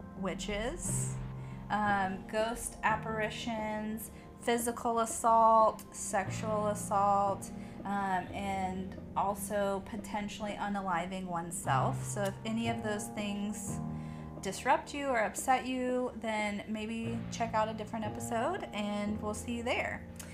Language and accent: English; Nashville, Tennessee, United States; So from my perspective, I was born and raised in Nashville